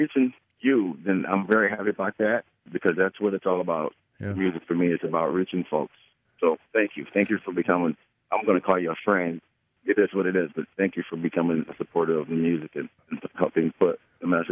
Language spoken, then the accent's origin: English; Detroit, Michigan, United States; Not just Detroit, but in particular, you know, because I was born and raised in Detroit, it's about a Detroit story.